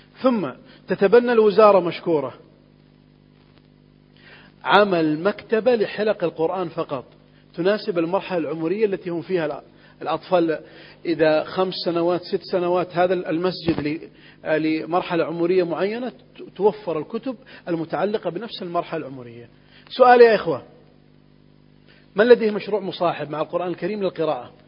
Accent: Riyadh, Riyadh Province, Saudi Arabia; هناك دار خيرية عندنا في الرياض

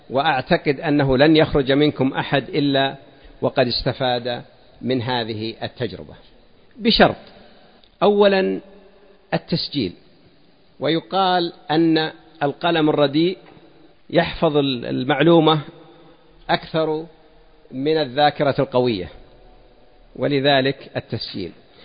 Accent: Al Ghat, Riyadh Province, Saudi Arabia; المحطة الأولى كانت في قرية يقال لها الغاط، يمكن يزعمون على الإخوان كانت قرية، لم تعد قريتنا الآن، أنا شبيت وكبرت وهي شبت وكبرت وأصبحت مدينة.

